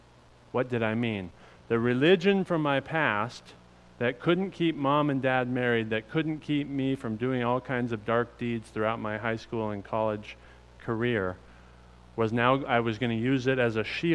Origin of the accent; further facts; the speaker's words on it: Kirkland, Washington, United States; now in Ellensburg, United States; As I said, I was raised in Kirkland, Washington. Ended up making it through school there, Lake Washington High School I graduated from. Ended up going to college in Ellensburg, Washington, where me and my family currently reside.